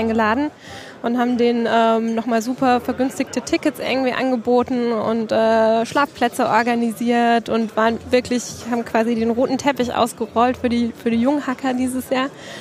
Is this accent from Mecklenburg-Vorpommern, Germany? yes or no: no; Freiburg, Baden-Württemberg, Germany; born there; Ich komme aus der Ecke tatsächlich. Also ich bin in Freiburg geboren und habe auch meinen Bachelor da in der Nähe gemacht, in einer kleinen Hochschule in Offenburg